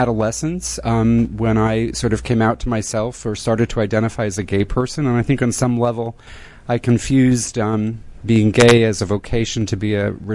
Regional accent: Pottsville, Pennsylvania, United States; Originally from Pottsville, Pennsylvania.

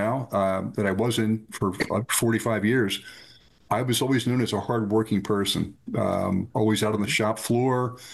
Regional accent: Cherry Hill, New Jersey, United States; Born and raised in Cherry Hill, New Jersey, second of four, older brother, two younger sisters.

